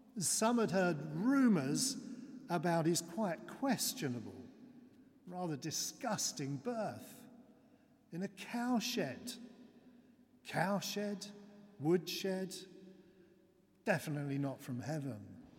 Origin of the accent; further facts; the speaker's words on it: London, United Kingdom; My hometown is in South London